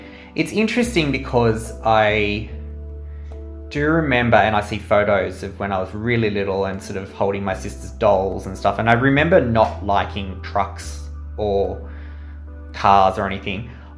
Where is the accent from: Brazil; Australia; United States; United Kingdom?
Australia; Sydney, New South Wales; I was born and raised in Sydney. So very privileged in that sense. Grew up in the southeastern suburbs. My sort of like the Maroubra, Kingsford sort of area.